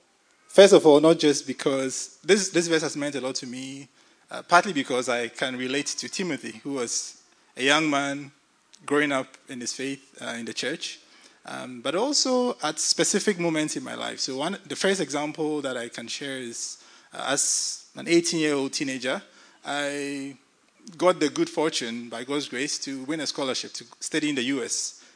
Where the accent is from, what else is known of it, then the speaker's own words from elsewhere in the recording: Ghana; now in Frankfurt, Germany; that is my lovely wife, Zonia. I'm from Ghana originally. I'm a data scientist by profession. We've been in Germany for the last 3 years. We used to previously live in Berlin, and we moved to Frankfurt a year ago.